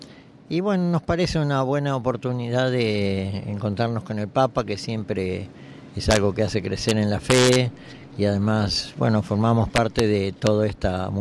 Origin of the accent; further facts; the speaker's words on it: Argentina; Yo soy argentino, buenas tardes.